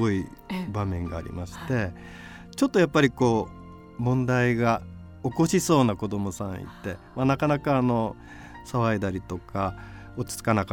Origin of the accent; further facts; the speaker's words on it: Kyushu, Japan; まあ、僕は九州の人間なんでちょっとそういうとこありますが